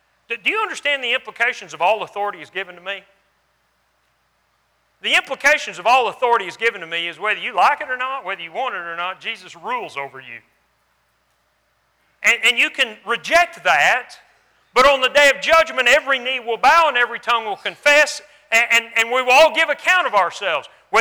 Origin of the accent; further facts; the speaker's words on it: Texas, United States; now in Alabama, United States; I'm not from here, if you can't tell that. I grew up in Texas, okay? I love this country. I love Alabama. My wife's from here.